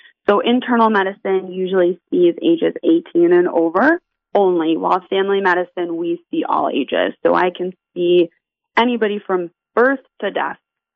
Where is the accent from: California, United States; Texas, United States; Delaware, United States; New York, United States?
New York, United States; East Patchogue; I grew up on Long Island, born and raised here. I grew up in East Patchogue